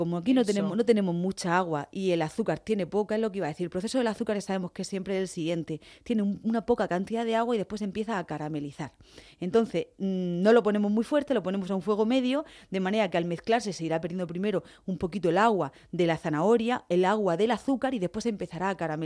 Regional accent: Region of Murcia, Spain; yo como murciana de pro que soy y defensora de las recetas tradicionales

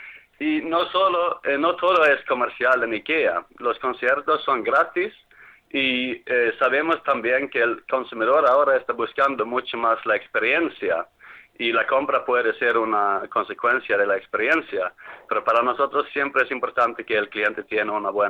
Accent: Sweden; Y como soy sueco, tengo un apellido un poquito diferente

